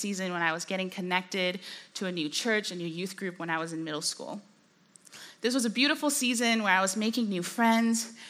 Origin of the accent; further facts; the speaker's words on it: Hong Kong; But one of the dynamics of growing up in Hong Kong was that a lot of my friends were wealthy.